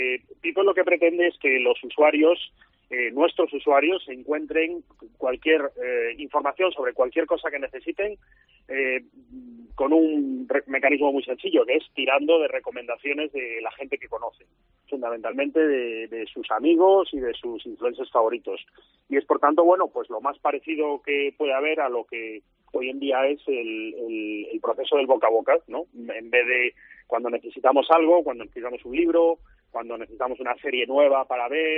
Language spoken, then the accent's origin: Spanish; Galicia, Spain; yo, que aunque soy gallego, tengo mucha familia en Andalucía y voy mucho